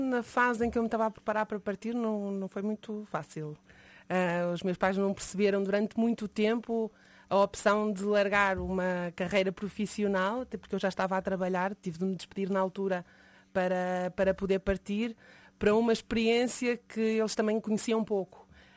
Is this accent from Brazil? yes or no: no; Porto, Norte, Portugal; Eu sou do Porto, foi lá que comecei a fazer muito trabalho na área do voluntariado.